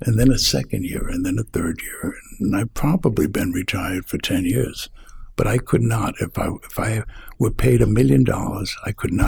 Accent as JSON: {"language": "English", "town": "Pawtucket", "region": "Rhode Island", "country": "United States", "said": "New York was what appealed to me because I was from Pawtucket. And New York was only 180 miles away."}